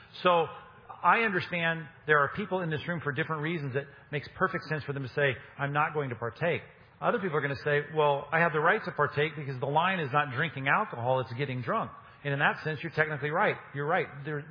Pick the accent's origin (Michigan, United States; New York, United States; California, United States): California, United States; Now, I grew up in Southern California. I'd visit this church in Alabama, and I thought they'd all lost their minds.